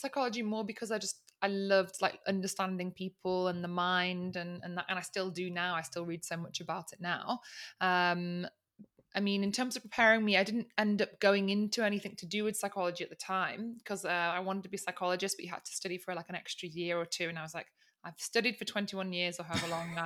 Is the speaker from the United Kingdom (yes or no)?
yes; England, United Kingdom; also born or lived in Sicily, Italy; So I grew up in Sicily in Italy. And then I moved to England when I was about seven years old. And grew up in the north of England.